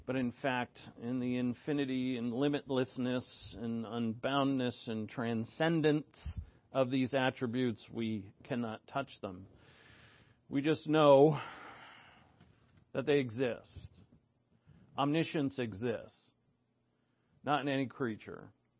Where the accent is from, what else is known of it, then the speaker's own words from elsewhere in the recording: New England, United States; When I say we, I think of us youngins back in the day when we're from New England.